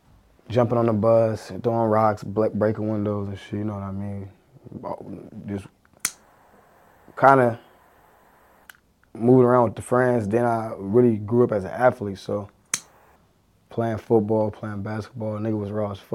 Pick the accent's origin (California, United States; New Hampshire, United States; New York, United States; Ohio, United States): California, United States; San Francisco; I'm from San Francisco, California.